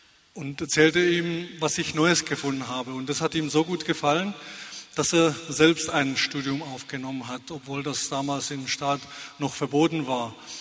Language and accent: German; Czechia; Ich bin in Tschechien aufgewachsen